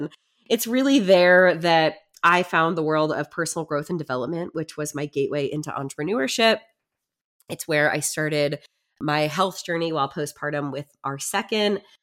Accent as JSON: {"language": "English", "region": "Illinois", "country": "United States", "tie": "born or raised there", "said": "I grew up in what I thought was a small town, in kind of the Metro East St. Louis area, so closer to a big city."}